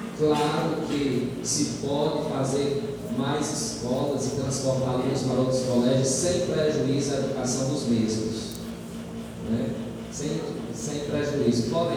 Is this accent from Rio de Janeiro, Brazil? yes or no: no; Piauí, Brazil; born there; now in Esperantina, Brazil; A minha cidade, onde eu nasci, tem prédio próprios há anos.